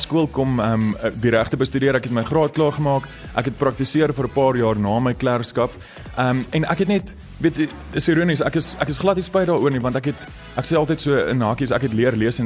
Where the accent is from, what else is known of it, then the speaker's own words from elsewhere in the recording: Bronkhorstspruit, Gauteng, South Africa; ek het in Bronkhorstspruit groot geword. Dit is 'n klein dorpie, maar dit is eintlik 'n baie musiekryke dorpie. So ek het daar skool gegaan, laerskool en hoërskool.